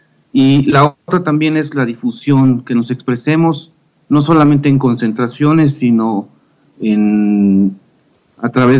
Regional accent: Mexico; nosotros como mexicanos, como ciudadanos

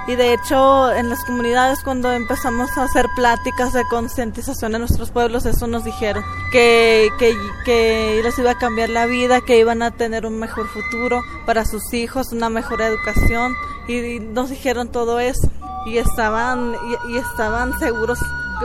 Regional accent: Desemboque de los Seris, Sonora, Mexico; Pertenezco a la comunidad CONCAC de Sonora. Mi pueblo se llama Desemboque de los Seres

